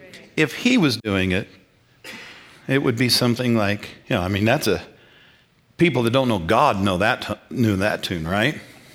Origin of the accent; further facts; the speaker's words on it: Burlington, Colorado, United States; when I go home to my hometown in Burlington, Colorado